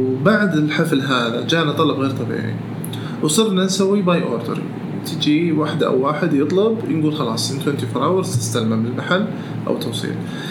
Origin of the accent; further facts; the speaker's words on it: Saudi Arabia; وحنا سعوديين كذلك